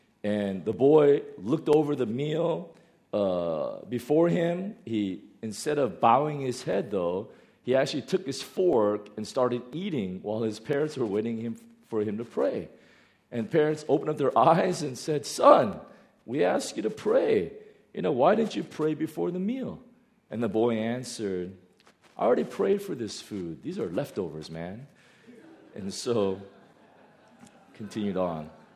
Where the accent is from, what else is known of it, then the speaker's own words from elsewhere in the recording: South Korea; now in United States; in the United States, where I'm from. I'm from Korea. But the United States, where I got my citizenship, prayer is banned in public schools.